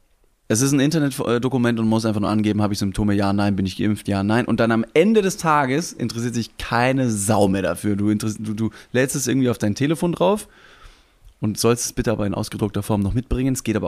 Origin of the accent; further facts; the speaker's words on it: Germany; wir sind Deutsche